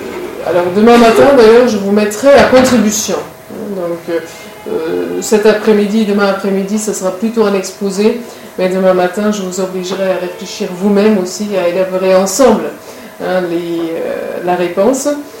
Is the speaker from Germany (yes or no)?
yes; Cologne, North Rhine-Westphalia, Germany; French is a second language; Je suis née à Cologne, en Allemagne, j'ai grandi là-bas, donc avec la chance en fait de grandir dans une famille chrétienne où la foi donc faisait partie simplement de la vie quotidienne